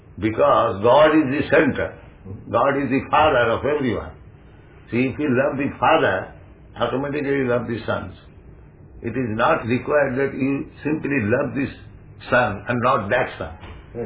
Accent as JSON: {"language": "English", "country": "India", "said": "Just like you are European, you are by a different dress, I am an Indian. I got a different dress."}